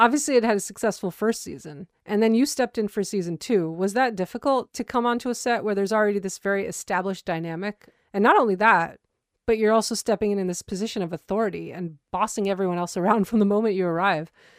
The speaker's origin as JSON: {"language": "English", "region": "New York", "country": "United States", "said": "I especially love that as a New Yorker, because we have this similar blend of Spanish and English spoken in exactly the same way."}